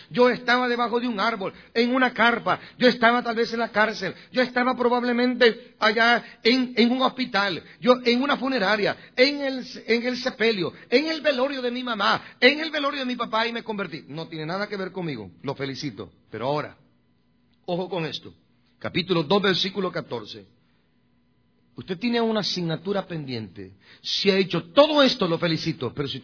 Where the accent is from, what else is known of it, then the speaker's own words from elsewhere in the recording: Guatemala; hubo un terremoto donde solamente en mi pueblo, que éramos más de 12.000 habitantes, se murieron 10.000. 2.000 quedamos vivos nada más.